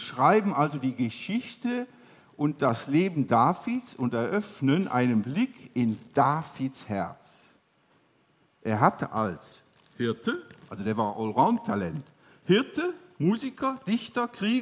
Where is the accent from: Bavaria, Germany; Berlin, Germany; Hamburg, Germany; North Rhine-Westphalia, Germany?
North Rhine-Westphalia, Germany; Cologne; Ich komme hier oben aus Köln, aus der evangelischen Landeskirche, das ist so mein Background.